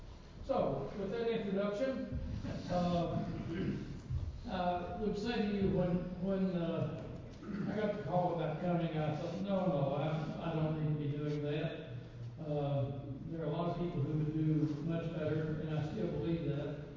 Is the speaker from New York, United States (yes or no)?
no; Kentucky, United States; accent: Kentucky; Obviously, from my speech pattern, I'm from Kentucky. Sorry about that, guys.